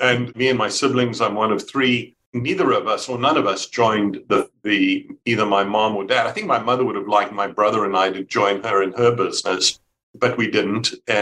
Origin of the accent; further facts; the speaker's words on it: South Africa; now in United States; Yes, born and raised in South Africa, Don.